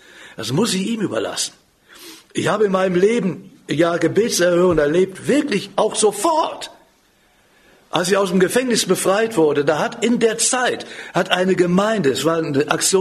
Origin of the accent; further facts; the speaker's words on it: Cologne, North Rhine-Westphalia, Germany; ich bin in Köln aufgewachsen